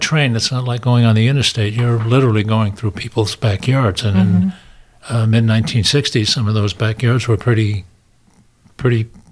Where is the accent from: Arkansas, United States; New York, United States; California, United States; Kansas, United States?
New York, United States; Long Island; I was drafted from Long Island, and all my friends that were drafted had gone to Fort Dix, which was only a couple of hours away from my home